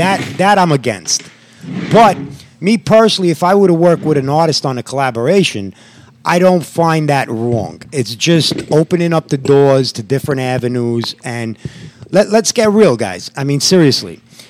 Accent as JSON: {"language": "English", "town": "New York City", "region": "New York", "country": "United States", "said": "okay, we're from New York."}